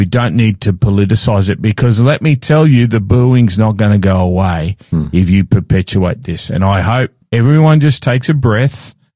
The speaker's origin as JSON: {"language": "English", "country": "Australia", "said": "You do not touch Anzac Day in our culture. And I'm talking here as just as an Aussie."}